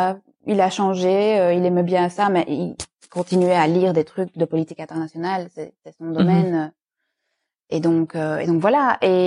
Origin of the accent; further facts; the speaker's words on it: Liège, Wallonia, Belgium; Je suis francophone de Belgique, je ne suis pas française, de Liège, plus exactement. Je suis mariée avec un Belge néerlandophone que j'ai rencontré parce que j'ai travaillé presque 10 ans à Bruxelles.